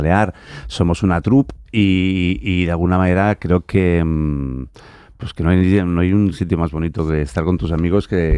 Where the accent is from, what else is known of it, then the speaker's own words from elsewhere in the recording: Valencian Community, Spain; además yo que soy valenciano, imagínate